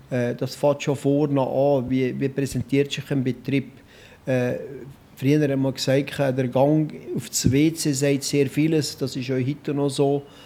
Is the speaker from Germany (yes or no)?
no; Valais, Switzerland; Das ist einfach ein typisches Walliser Geschlecht aus ASV, wo ich aufgewachsen bin.